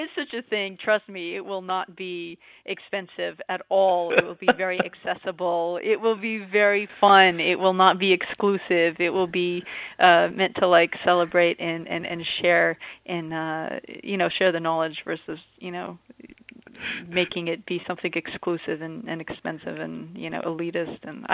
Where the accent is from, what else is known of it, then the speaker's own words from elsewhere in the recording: Abu Dhabi, United Arab Emirates; when I was a kid, so I was growing up in, I grew up in Abu Dhabi